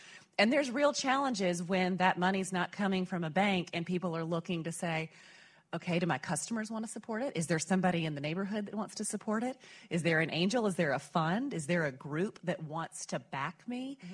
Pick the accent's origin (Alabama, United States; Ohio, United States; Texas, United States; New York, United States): Alabama, United States; I'm from Alabama, so I'll pick on Alabama.